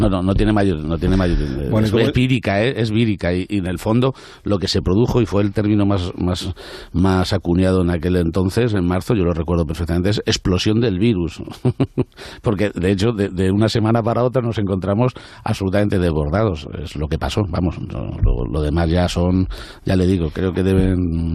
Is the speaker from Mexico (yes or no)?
no; Spain; somos españoles antes que otra cosa